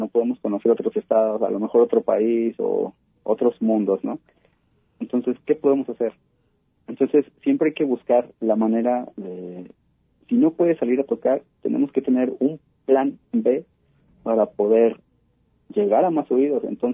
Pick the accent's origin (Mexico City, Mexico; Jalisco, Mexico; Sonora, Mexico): Jalisco, Mexico; Autlán; son puras personas de Autlán, no hay así como que ahorita gente de aquí de Guadalajara, somos puros autlenses